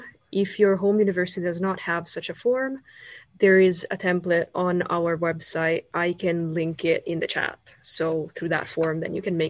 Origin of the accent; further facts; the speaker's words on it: United States; And then, since I'm from America, do I need to get a coronavirus test before I come to Finland?